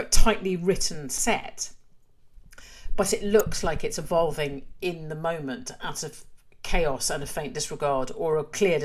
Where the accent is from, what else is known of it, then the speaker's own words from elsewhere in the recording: Edinburgh, Scotland, United Kingdom; I grew up in Edinburgh, really, certainly performance-wise.